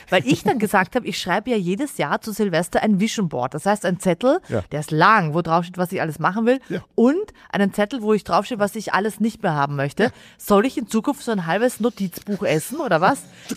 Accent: Austria; Ich als Österreicherin sitzt im Pforzheim, im tiefsten Pforzheim

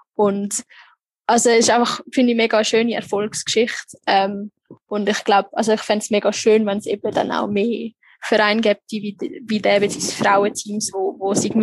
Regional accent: Switzerland; Also es ist noch viel extremer als bei uns in der Schweiz.

